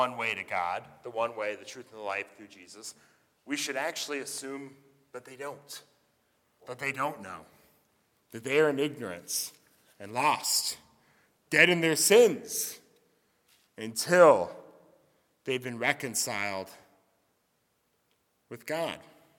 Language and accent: English; Midwest, United States; I grew up in America in the late 20th century, which is sort of Christian, and even better, even more righteous, I grew up in the rural Midwest, which is a lot better than growing up in, like, New York City or California.